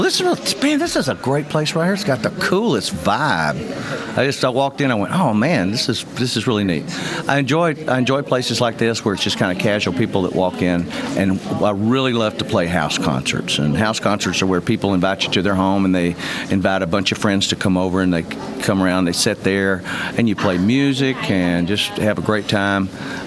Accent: Mineola, Texas, United States; I'm from the eastern part of Texas, a little town by the name of Mineola. I've lived there in that town for about 40 years.

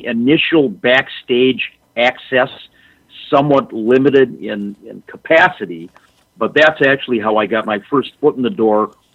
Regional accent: Minnesota, United States; first of all, being born and raised in the Twin Cities in AWA country, that was it for me.

